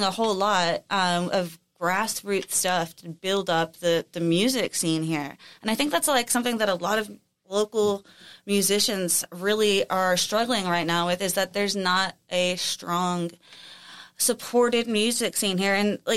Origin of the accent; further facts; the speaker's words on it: Houston, Texas, United States; Well, and I'm from Houston as well.